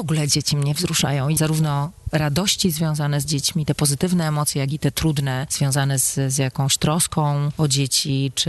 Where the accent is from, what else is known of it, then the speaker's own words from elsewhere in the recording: Mikołów, Silesian Voivodeship, Poland; Pochodzę z Mikołowa. Bardzo lubię to miasto. Nie jestem jakoś bardzo związana z samym Mikołowem. Po prostu jestem związana z moją małą ojczyzną, którą jest Śląsk.